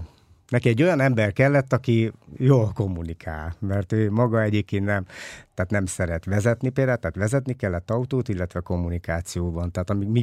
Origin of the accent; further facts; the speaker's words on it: Nyíregyháza, Szabolcs-Szatmár-Bereg, Hungary; még amikor én gyerek voltam, ami Nyíregyházán nőttem fel egyébként